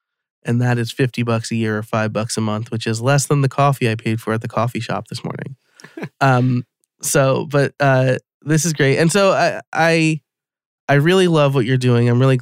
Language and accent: English; New York, United States; Yeah, a huge Yankee fan. I'm like born and raised in New York.